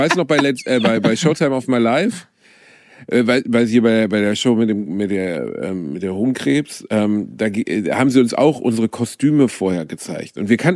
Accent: Germany; ich bin Deutscher, weißt du, ich meine, wenn die sagen Frisur umsonst, dann sag ich sofort ja, natürlich.

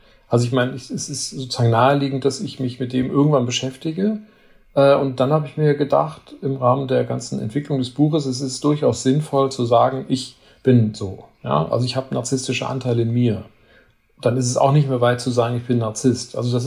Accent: Spain; now in Germany; Ich bin in Spanien groß geworden, da war ich völlig unwichtig optisch.

